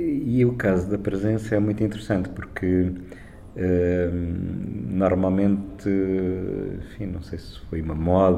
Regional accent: Algarve, Portugal; born there; é onde eu nasci, não é? Portanto

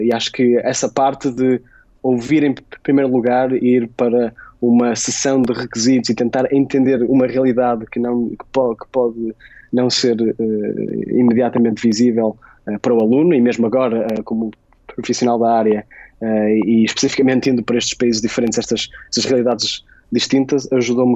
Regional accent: Braga, Norte, Portugal; Eu sou natural de Braga

